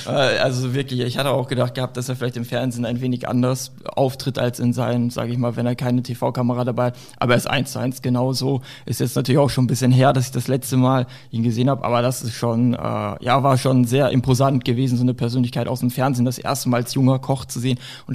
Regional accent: North Rhine-Westphalia, Germany; born there; ich komme ja gebürtig aus Nordrhein-Westfalen, habe dort meine Ausbildung gemacht.

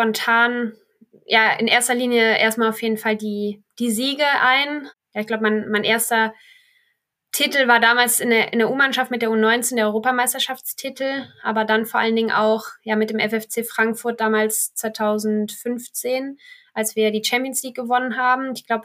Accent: Belgium; born there; jetzt zum Beispiel auch von meinem Geburtsort in Belgien

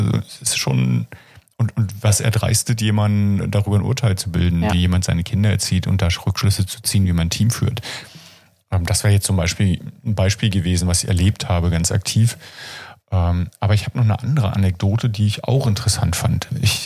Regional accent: East Germany, Germany; weil ich das als Ostdeutscher genauso mitgekriegt habe.

